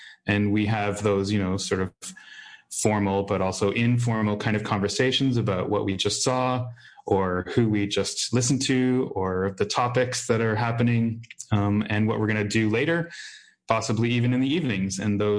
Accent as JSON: {"language": "English", "country": "Canada", "said": "because I'm from Canada, I tag on usually an extra little vacation-y time"}